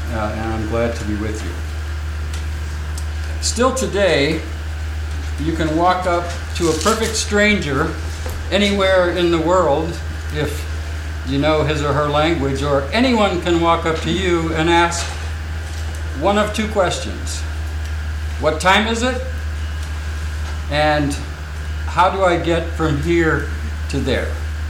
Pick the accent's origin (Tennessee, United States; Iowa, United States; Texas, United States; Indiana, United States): Indiana, United States; Valparaiso; from Valparaiso, Indiana, and very grateful to be here.